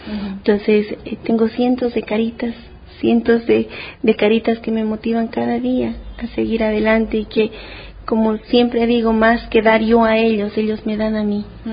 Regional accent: Bolivia; la fundación de la Red Viva en mi país, en Bolivia.

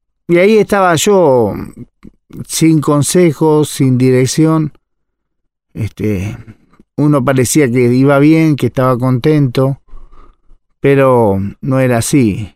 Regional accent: Buenos Aires, Argentina; now in Paysandú, Uruguay; vivo en Paysandú, República Oriental del Uruguay, pero no siempre. Nací en Argentina, me crié en Buenos Aires, tuve una infancia relativamente buena.

